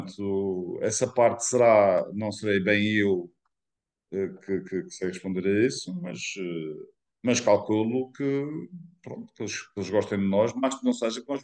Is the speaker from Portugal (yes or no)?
yes; Madeira, Portugal; eu, como madeirense, fico um bocado cansado